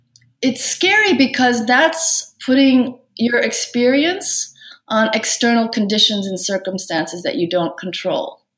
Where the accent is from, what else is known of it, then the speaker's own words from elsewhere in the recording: Iowa, United States; Well, I grew up in Iowa, so in the Midwest. My father is American, Swedish German, and my mother was Korean. So they met in Korea. And so I grew up in a bicultural household. In the middle of Iowa, there were no Asians when I was growing up.